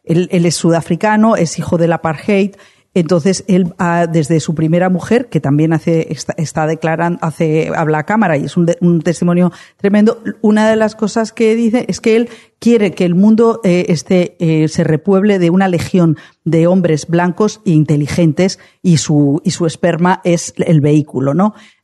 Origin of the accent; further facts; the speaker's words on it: Madrid, Community of Madrid, Spain; No soy de Burgos, soy de Madrid, pero yo me he bañado toda la vida